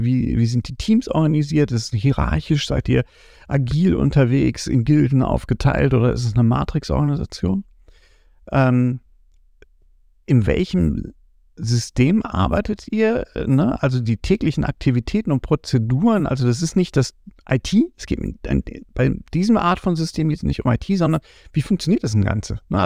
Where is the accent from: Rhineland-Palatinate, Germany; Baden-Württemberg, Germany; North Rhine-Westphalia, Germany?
North Rhine-Westphalia, Germany; Und jetzt komme ich mal aus dem Ruhrgebiet